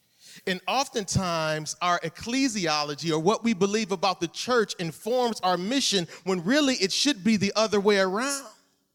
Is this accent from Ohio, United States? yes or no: yes; Cleveland, Ohio, United States; now in Toledo, United States; especially in Toledo, I'm from Cleveland, don't boo me.